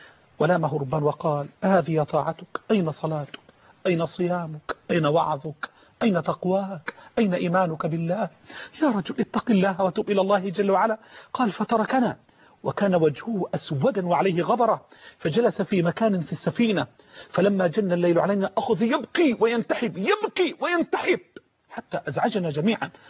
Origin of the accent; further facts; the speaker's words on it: Egypt; طيب أصل القيام إحنا عندنا في مصر وعندنا وفي العراق وفي الشام وفي كله خربطة ما أنزل الله بها من سلطان